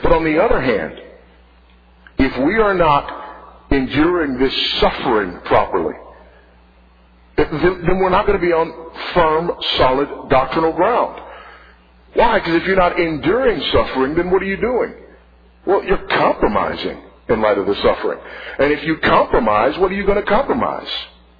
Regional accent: Los Angeles, California, United States; I grew up in Los Angeles, California. Drug infested, gang infested, South Central Los Angeles, California.

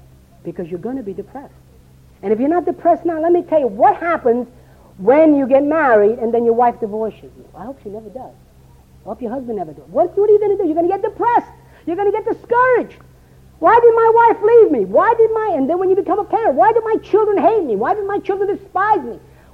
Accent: New York City, New York, United States; In the 60s, when I was growing up in New York City

